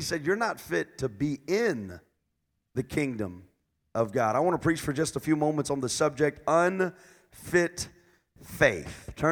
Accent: Texas, United States; I was raised right here in South Texas. Seguin, San Antonio, Floresville, Stockdale, all of these little areas, Lockhart, Luling, South Texas.

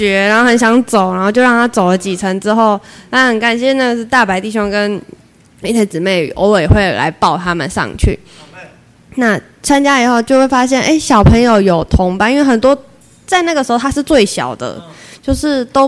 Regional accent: Taitung County, Taiwan; now in Linkou, Taiwan; 平常就是在林口那边，我是从台东嫁人上来的

